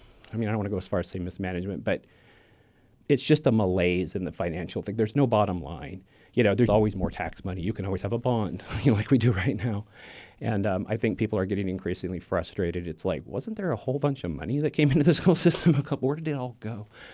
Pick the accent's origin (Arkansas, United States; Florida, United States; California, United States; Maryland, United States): California, United States; Chico; I grew up in Chico, went to Sierra View Elementary and Bidwell Junior and Pleasant Valley High School.